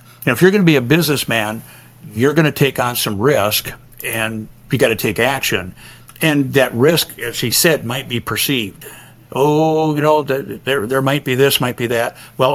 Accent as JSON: {"language": "English", "region": "South Dakota", "country": "United States", "tie": "born or raised there", "said": "growing up in South Dakota, a very comfortable upbringing, enjoyed"}